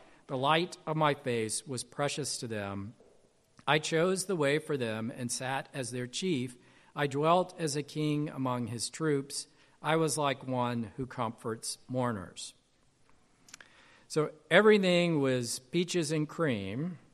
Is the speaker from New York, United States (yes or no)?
no; Alabama, United States; So my parents are from Mississippi. I grew up in Alabama.